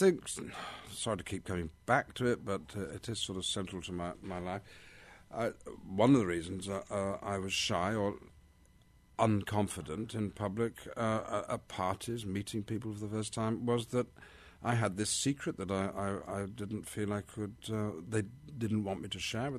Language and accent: English; United Kingdom; but because I'm British.